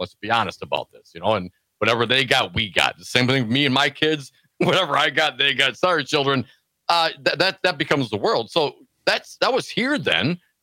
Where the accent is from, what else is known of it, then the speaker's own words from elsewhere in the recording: Madison, Wisconsin, United States; growing up in you know, Madison area, Wisconsin.